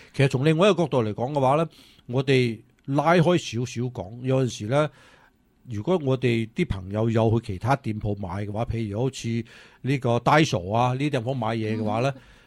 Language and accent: Cantonese; China; 係咪呢個我哋中國人自己整蠱我哋中國人啦